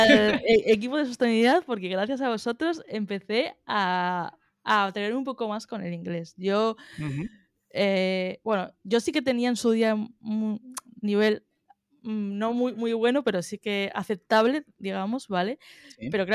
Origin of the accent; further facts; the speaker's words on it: Spain; porque yo creo que soy la única española, ¿sabes?